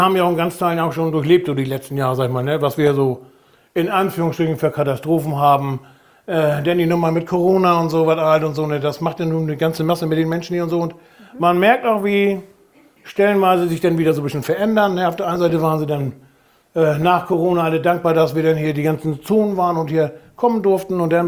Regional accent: Schleswig-Holstein, Germany; Natürlich, wo ich herkomme, ne? Schönste Fleck von Eiderstedt und so.

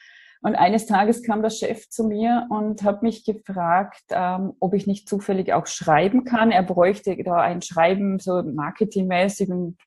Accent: Austria; Ich komme aus Österreich, wie man hört. Ich versuche jetzt ordentlich zu sprechen, so dass man mich versteht in allen deutschsprachigen Teilen hier.

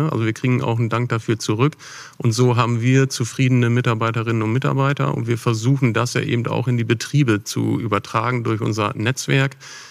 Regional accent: Lower Saxony, Germany; ich bin im Emsland aufgewachsen, ist durchaus vergleichbar, ländlicher Raum.

